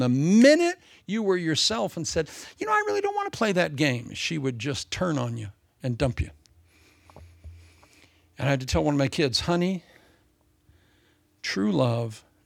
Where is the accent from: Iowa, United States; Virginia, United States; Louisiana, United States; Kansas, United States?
Iowa, United States; Des Moines; When I was raised in Des Moines, Iowa, there was a little girl on the block that had a trampoline.